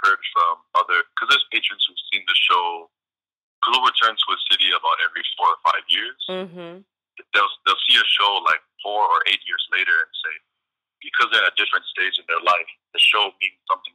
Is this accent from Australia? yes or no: no; American Samoa; Yeah, I'm originally from American Samoa